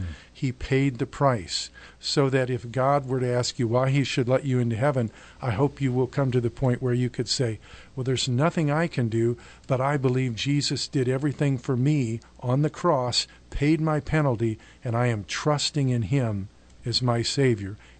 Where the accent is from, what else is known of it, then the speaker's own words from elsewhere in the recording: Springfield, United States; I grew up in Springfield, went to Louisiana State University, went to Dallas Seminary.